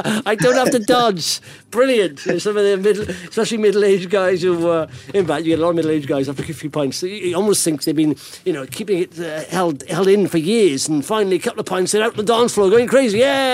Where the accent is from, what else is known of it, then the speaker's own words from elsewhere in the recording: Wales, United Kingdom; I also watch, because I'm Welsh, this young Welsh and successful as young business people